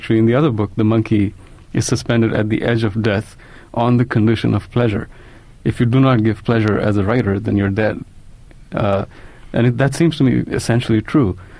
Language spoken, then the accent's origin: English; India; also born or lived in United States; I think we live as an Indian writer. I actually spend half my time in India and half in the States.